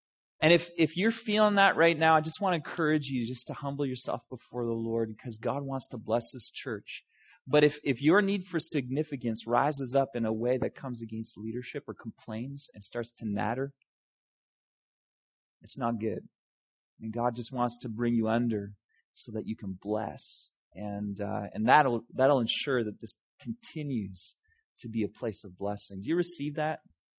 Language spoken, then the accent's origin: English; Chase, British Columbia, Canada; I grew up in British Columbia, actually. I never lived in Steinbach, although my family came from here. My parents, before I was born, they moved out to a little town called Chase in British Columbia. It's a logging